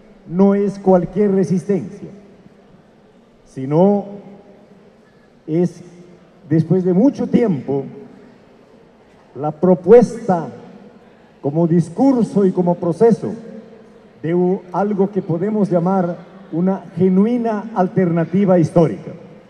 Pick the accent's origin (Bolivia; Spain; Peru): Peru; Soy peruano en efecto, vivo en el Perú y enseño en algunos otros lugares del mundo de vez en cuando.